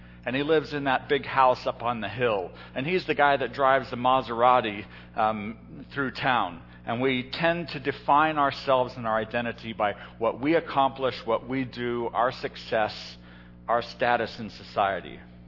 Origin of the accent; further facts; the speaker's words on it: Hong Kong; I grew up in Hong Kong. My parents were American. My entire neighbors, every single one of my neighbors in a housing project were Chinese. I went to a British school. I wasn't British.